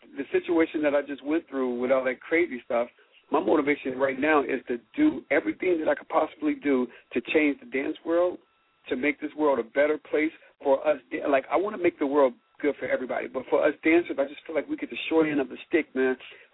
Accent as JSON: {"language": "English", "town": "Cincinnati", "region": "Ohio", "country": "United States", "tie": "born or raised there", "said": "When I was growing up in Cincinnati, this convention came to Cincinnati."}